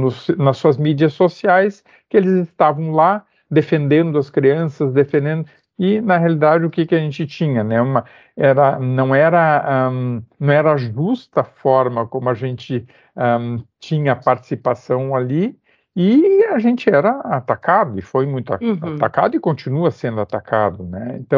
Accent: Viamão, Rio Grande do Sul, Brazil; eu sou gaúcho, né, estou falando aqui de Viamão, na região metropolitana, é bem perto de Porto Alegre, uma região mais alta

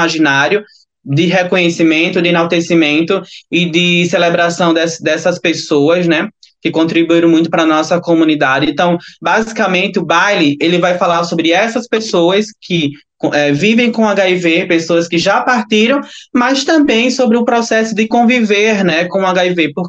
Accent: Alagoas, Brazil; uma pessoa que vim de Alagoas, uma pessoa que é negra, uma pessoa que é trans não binária

